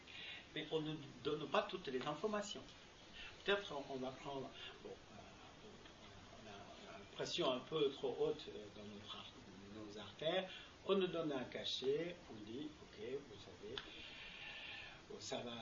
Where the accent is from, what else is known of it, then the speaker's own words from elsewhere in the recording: India; first language Malayalam; French is a second language; moi j'ai un cerveau indien qui a été éduqué en malayalam, c'est ma langue maternelle, et ma formation en sanskrit, en anglais, et puis la chance que j'ai eue d'apprendre le français